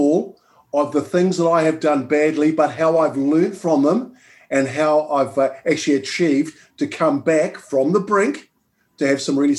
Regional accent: New Zealand; I'm sitting in London at the stage, but I'm actually a Kiwi, all right? That's a New Zealander.

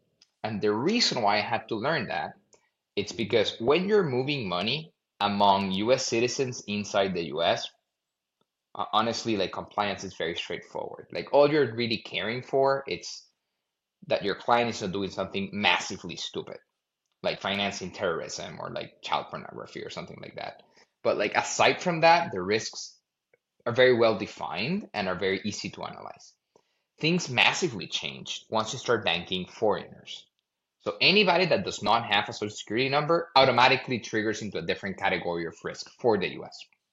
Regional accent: Venezuela; now in United States; So quick background: born and raised in Venezuela, immigrant parents, formal schooling here in the United States.

